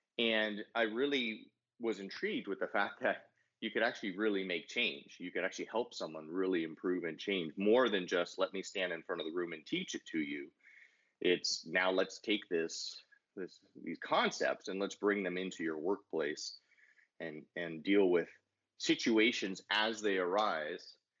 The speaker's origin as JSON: {"language": "English", "town": "San Diego", "region": "California", "country": "United States", "tie": "born or raised there", "said": "So I grew up in San Diego, which I know is near you guys. I lived in Los Angeles a bunch of years in graduate school."}